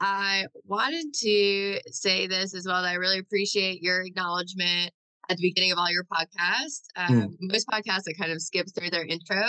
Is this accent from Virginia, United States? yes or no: no; New Mexico, United States; born there; So while I was born here in New Mexico, my tribe is Chickasaw.